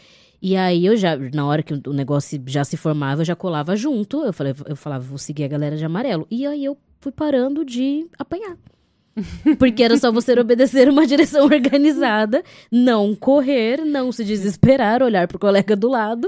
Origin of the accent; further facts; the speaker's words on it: Santos, São Paulo, Brazil; eu nasci em Santos, né, onde minha mãe morou por muitas décadas, apesar de ter nascido em Vitória do Espírito Santo.